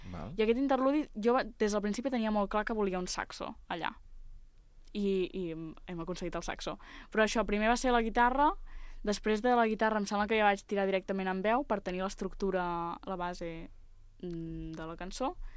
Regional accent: Sant Carles de la Ràpita, Catalonia, Spain; A la Ràpita.

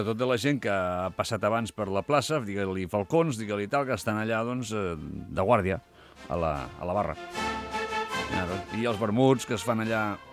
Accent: Vilafranca, Catalonia, Spain; Som de Vilafranca.

